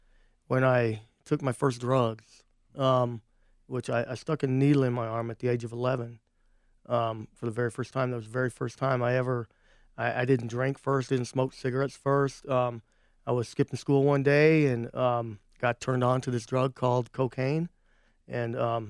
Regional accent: California, United States; born there; I was born in California. My dad done construction, and we just moved to and fro all the time.

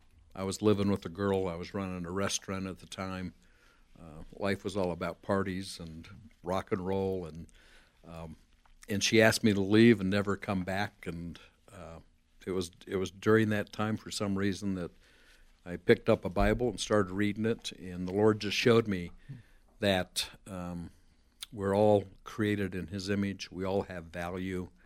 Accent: Denver, Colorado, United States; Born and raised in Denver, Colorado. Born 1951 to a family that had three other brothers and mom and dad. Grew up a Catholic.

